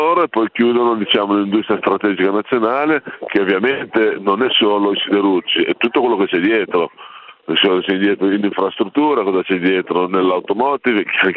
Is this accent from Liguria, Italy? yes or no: yes; Genoa, Liguria, Italy; E noi questo da genovesi non l'abbiamo mai accettato.